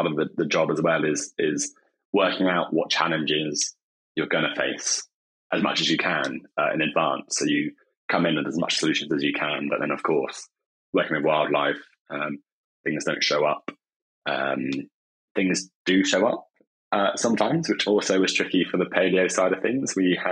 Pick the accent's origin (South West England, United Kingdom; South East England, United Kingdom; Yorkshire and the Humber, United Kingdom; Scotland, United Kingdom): South West England, United Kingdom; And I grew up in North Devon on my dad's farm. My mum was a vet, and we lived by the sea